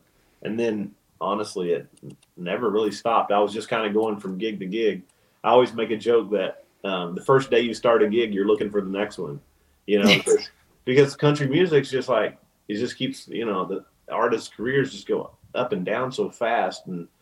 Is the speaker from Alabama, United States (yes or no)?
yes; Piedmont, Alabama, United States; growing up in Alabama, our closest big venue, I'm from a really small town called Piedmont, Alabama, and the population's like 4,000.